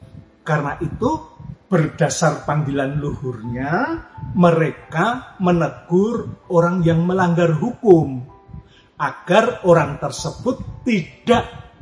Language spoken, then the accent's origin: Indonesian; Yogyakarta, Special Region of Yogyakarta, Indonesia; Kampung saya itu di tepi salah satu sirip Jalan Malioboro di Jogja.